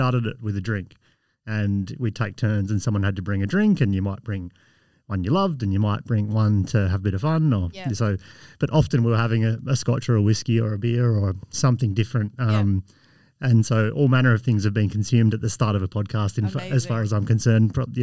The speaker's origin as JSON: {"language": "English", "town": "Perth", "region": "Western Australia", "country": "Australia", "tie": "born or raised there", "said": "I am from Perth. Mm-hmm. I was born in South Perth at a little hospital that's still there, looking a bit old these days. But yes, I've always lived in Perth. We went down south for a year, but I've always been here."}